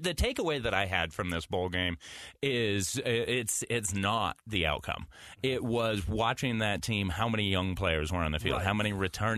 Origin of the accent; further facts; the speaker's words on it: Logan, Utah, United States; I grew up in Logan